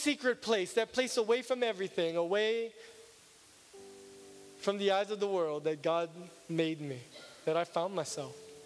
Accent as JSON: {"language": "English", "town": "Kahului", "region": "Hawaii", "country": "United States", "tie": "born or raised there", "said": "I'm born and raised on Maui. I'm a card-carrying Maui kid. Grew up in Kahului Town, smelling the sugarcane factory."}